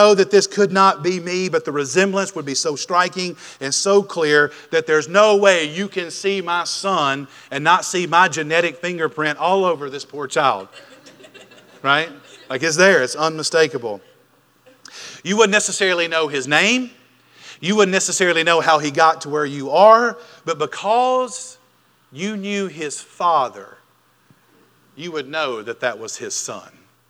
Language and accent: English; Smithfield, Mississippi, United States; and I grew up in Smithfield, Mississippi, but for the sake of easiness, we'll just say Amory, because Smithfield doesn't have a Walmart.